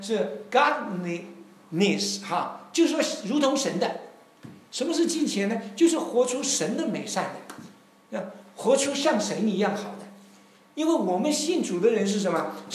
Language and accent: Chinese; China; 我们中国人都喜欢讲曾子什么吾日反省。